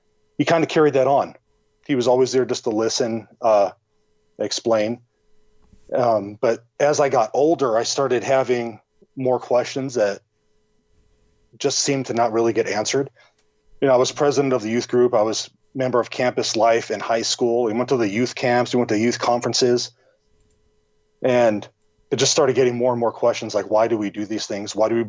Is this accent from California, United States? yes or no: yes; La Puente, California, United States; I grew up in the Los Angeles area in a city called La Puente, California. It's about 20 miles east of LA, right next to Covina